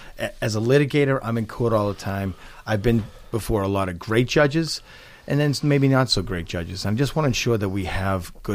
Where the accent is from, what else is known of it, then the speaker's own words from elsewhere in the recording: Braintree, Massachusetts, United States; It goes down through Braintree, which is my hometown, all the way through Brockton, Randolph, down through the Bridgewaters where I live now